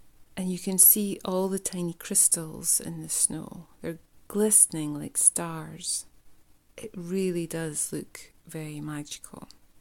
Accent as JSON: {"language": "English", "region": "Scotland", "country": "United Kingdom", "said": "And you might hear from my accent, I come from a place in the world called Scotland"}